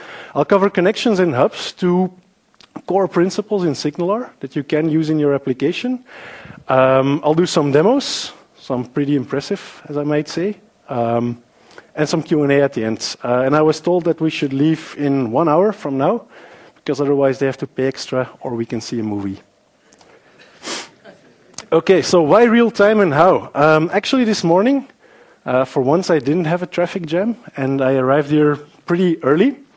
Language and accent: English; Antwerp, Flanders, Belgium; English is a second language; I'm from Antwerp